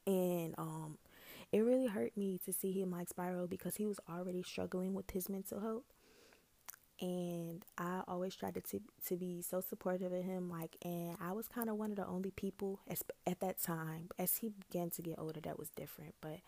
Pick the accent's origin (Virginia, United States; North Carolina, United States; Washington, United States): North Carolina, United States; Raleigh; But my grandma lives in my hometown, and so I had to go back to Raleigh at some point in time.